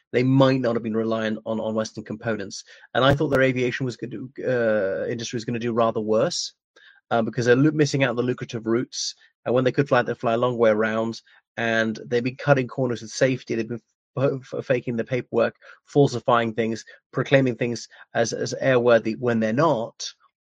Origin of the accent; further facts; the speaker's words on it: Ireland; from Ireland.